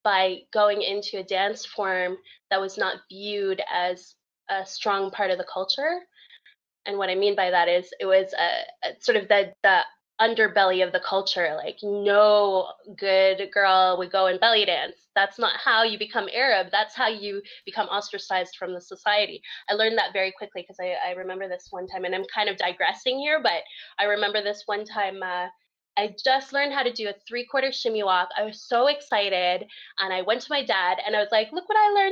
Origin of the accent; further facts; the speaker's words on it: Canada; also born or lived in Iraq; We came to Canada from Iraq when I was a couple years old. And so I grew up Canadian without so much of my Arabic heritage being